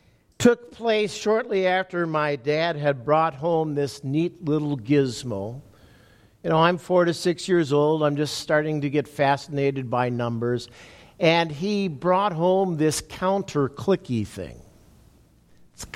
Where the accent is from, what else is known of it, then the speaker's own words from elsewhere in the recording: Minnesota, United States; I grew up in Minnesota, but my parents were both born in central Wisconsin.